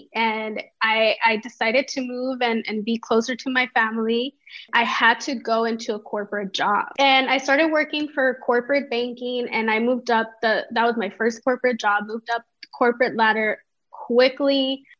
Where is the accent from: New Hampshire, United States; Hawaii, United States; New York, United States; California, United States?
California, United States; Los Angeles; I went to Fairfax High. And I was introduced at it in high school. I grew up in South Central.